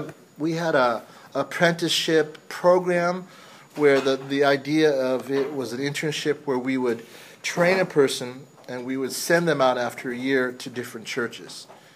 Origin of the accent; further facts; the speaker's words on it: Pasadena, California, United States; And so I grew up in Pasadena at Lake Avenue Congregational, so it was a very white church.